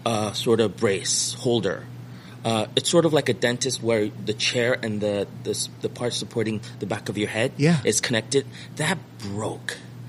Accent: Manhattan, New York, United States; growing up in Manhattan, there are no malls.

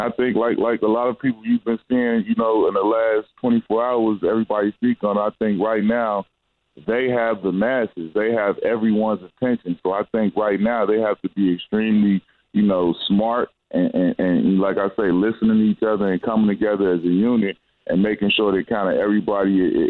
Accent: Chicago, Illinois, United States; the way that I grew up in Chicago, it's not, you don't always have that choice.

